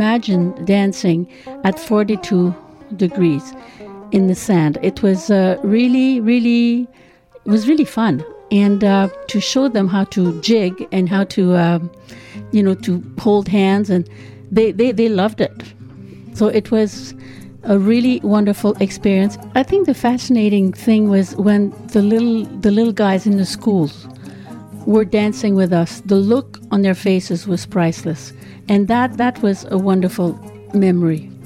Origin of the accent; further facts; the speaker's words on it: Arvida, Quebec, Canada; born there; first language French; English is a second language; now in Victoria, Canada; I've lived in Victoria for a long time, since 1984. I was born in Arvida, Quebec. I'm number 9 of a family of 11 children, and we just spoke French.